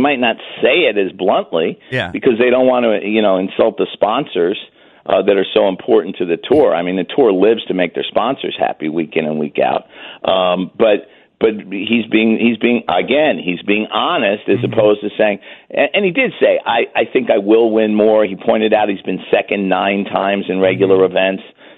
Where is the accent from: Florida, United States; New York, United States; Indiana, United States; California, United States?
New York, United States; I'm from New York. I grew up there. I played that golf course as a kid every summer.